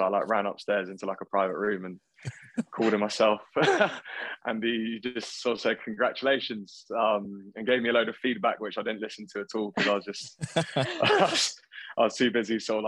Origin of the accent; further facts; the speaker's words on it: Bristol, South West England, United Kingdom; now in London, United Kingdom; So I went to school in London. I moved from Bristol. I went to school in London and joined up with Saracens